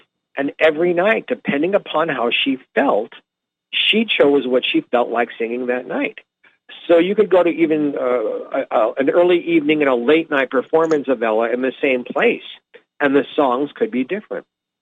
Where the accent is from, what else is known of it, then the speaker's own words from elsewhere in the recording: New York City, New York, United States; also born or lived in Randallstown, Maryland; But for some reason, growing up in New York City and in Randallstown, Maryland, I just didn't know who she was.